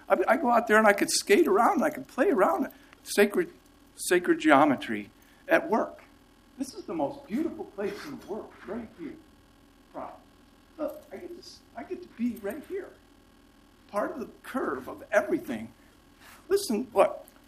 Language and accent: English; Grayling, Michigan, United States; I'm from Grayling, Michigan. I was born March 9th, 1963, and Michigan Tech, and Red Rocks Community College.